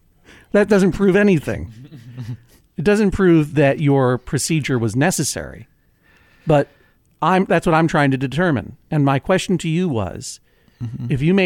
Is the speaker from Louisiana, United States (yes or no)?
no; Brookline, Massachusetts, United States; it is specifically in my hometown of Brookline, Massachusetts.